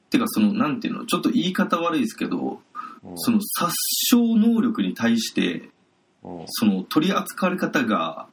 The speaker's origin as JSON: {"language": "Japanese", "region": "Oita", "country": "Japan", "tie": "born or raised there", "said": "私の地元なんですけど"}